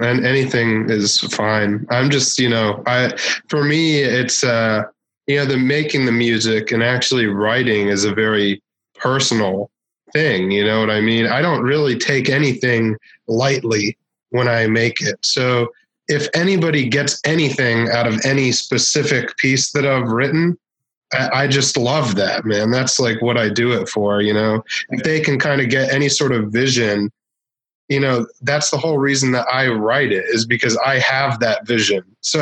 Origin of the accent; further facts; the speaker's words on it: Virginia, United States; now in Japan; Okay. I'm from Washington, D.C.